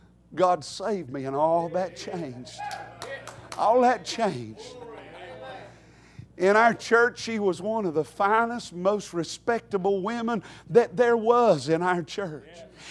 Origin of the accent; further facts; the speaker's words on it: Taylorsville, North Carolina, United States; also born or lived in Charlotte; I was born in Charlotte but raised in Taylorsville. That's where all my roots are, in Taylorsville.